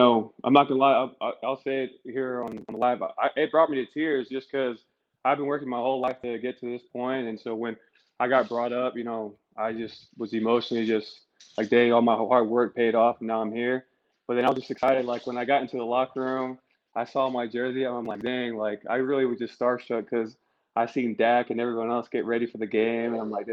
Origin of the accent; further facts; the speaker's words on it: Utah, United States; I'm from Utah. For those of you who don't know, that I am from Utah.